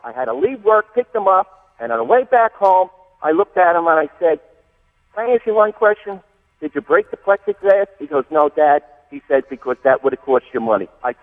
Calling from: New York, United States; I'm calling from Rockland County.

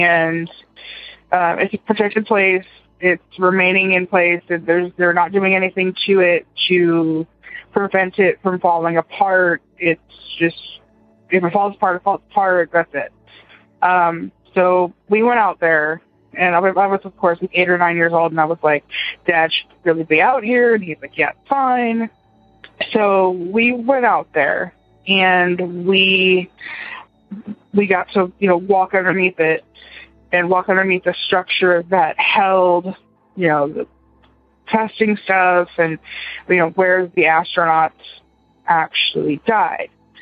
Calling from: Florida, United States; I'm calling from Brevard County, Florida.

